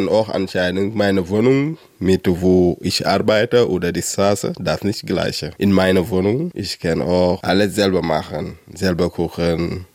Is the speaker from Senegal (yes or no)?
yes; Senegal; German is a second language; Meine Familie, alles ist im Senegal. Manchmal auch, das ist normal. Ich vermisse auch die Familie. Ich vermisse mein Heimatland, wo ich war geboren, war erwachsen.